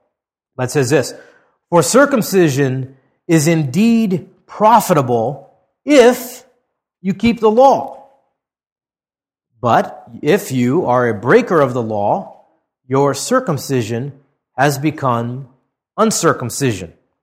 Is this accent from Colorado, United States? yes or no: no; Hawaii, United States; I was special because I grew up in Hawaii. I mean, how retarded that is. You know, I'm special. Because I was born in this place.